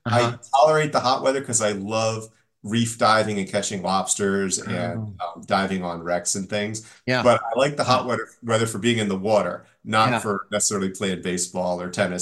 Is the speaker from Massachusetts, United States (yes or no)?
yes; Walpole, Massachusetts, United States; Walpole, Mass, which is south of Boston, kind of near where the Patriots play at Gillette Stadium. And it was a nice, it's a nice suburban town.